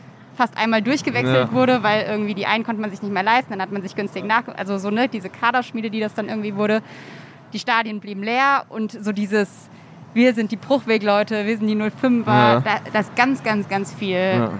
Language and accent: German; Rhineland-Palatinate, Germany; ich komme aus der Nähe von Mainz